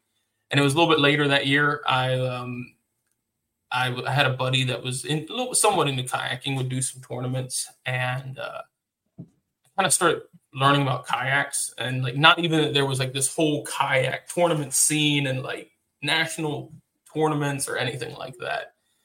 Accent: Maryland, United States; I grew up, where I grew up in Maryland, we didn't have smallmouth.

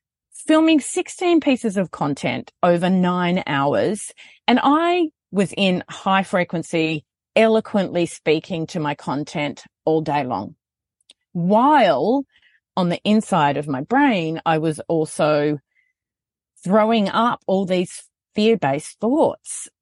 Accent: New South Wales, Australia; a day of filming in a studio out of my hometown, drove to Brisbane from south of Sydney.

